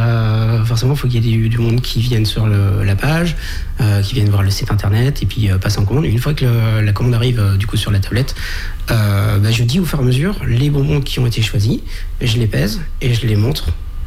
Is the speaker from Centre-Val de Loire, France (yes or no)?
yes; Tours, Centre-Val de Loire, France; Alors moi, je suis originaire de Tours. Et en 2007, je suis venu en Vendée pour trouver du travail.